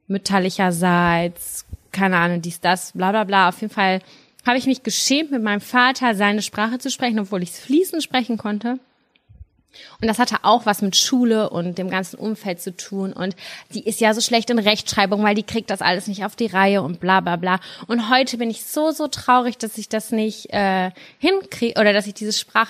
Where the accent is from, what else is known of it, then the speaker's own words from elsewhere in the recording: Germany; born there; Wir sind ja alle in Deutschland geboren.